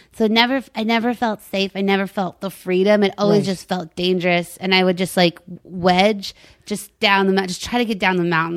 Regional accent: Longmont, Colorado, United States; I was born and raised in Longmont, Colorado.

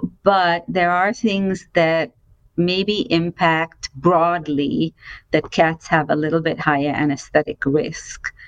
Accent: India; I grew up actually in India

